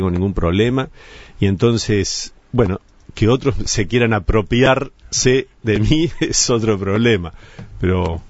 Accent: Uruguay; Siento muy fuerte la realidad de lo que es el Uruguay, me siento muy uruguayo

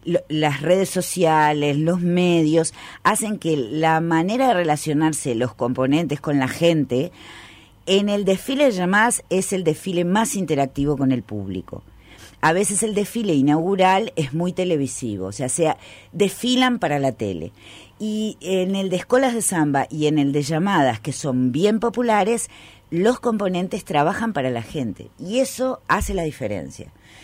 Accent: Uruguay; qué cosas nos identifican como uruguayos

